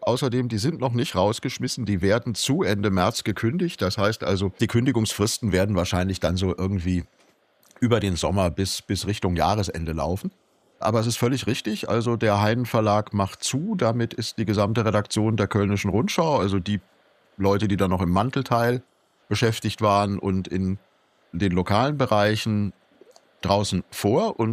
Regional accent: Dortmund, North Rhine-Westphalia, Germany; Meine Heimatstadt Dortmund, ich komme ja ursprünglich aus dem Ruhrgebiet

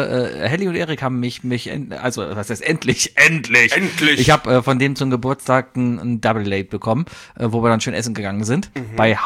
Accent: Cologne, North Rhine-Westphalia, Germany; Wie man das halt so macht, als Kölner, der sich überall auskennt.

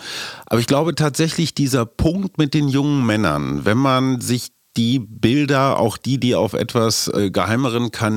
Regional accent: Berlin, Germany; ich als Berliner

